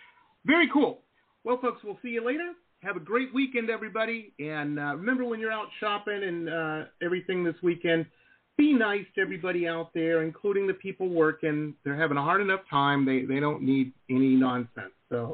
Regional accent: Detroit, Michigan, United States; And they're from my hometown of Detroit, Michigan.

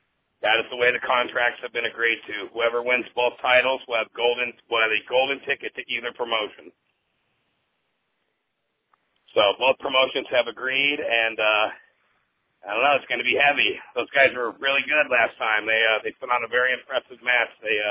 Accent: Arizona, United States; Jimmy was from my home state of Arizona.

